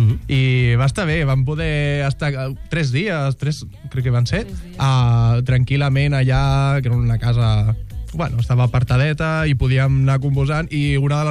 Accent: Barcelona, Catalonia, Spain; un som de Barcelona

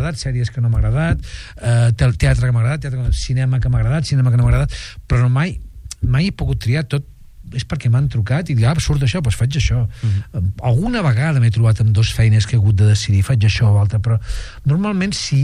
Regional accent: Sabadell, Catalonia, Spain; jo soc de Sabadell

